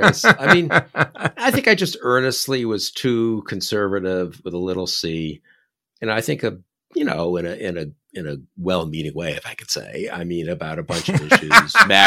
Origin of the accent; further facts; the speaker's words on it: New York, United States; And also, I'm from New York.